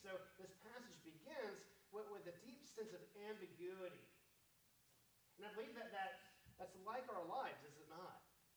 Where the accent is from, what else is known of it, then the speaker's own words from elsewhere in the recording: Houston, Texas, United States; I grew up outside of Houston, Texas, and my nostalgic father, regardless of the temperature outside, would always build a fire in the fireplace.